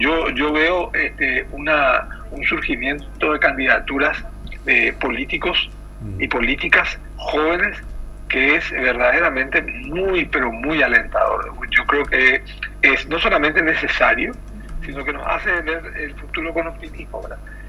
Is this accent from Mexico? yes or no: no; Paraguay; los paraguayos podemos tanto como los chilenos o los uruguayos y más.